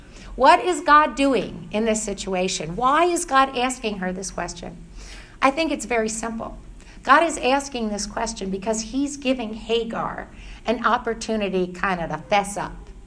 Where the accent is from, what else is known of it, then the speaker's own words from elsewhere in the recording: New York, United States; I always had the excuse, I'm Italian, I'm emotive, I'm from New York, you know, and that's just who I am.